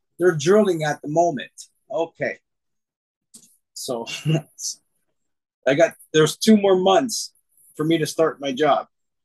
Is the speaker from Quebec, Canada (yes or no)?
no; Toronto, Ontario, Canada; I'm part of Toronto. And I was raised and born in Toronto.